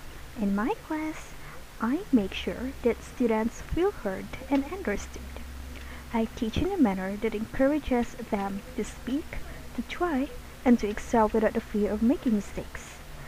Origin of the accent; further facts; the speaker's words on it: Philippines; I'm 24 from Philippines.